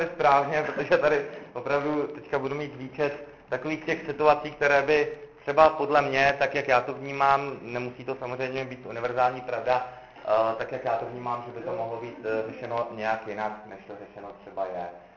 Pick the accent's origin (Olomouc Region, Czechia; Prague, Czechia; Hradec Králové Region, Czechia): Hradec Králové Region, Czechia; Náchod; přijel jsem za vámi z Náchoda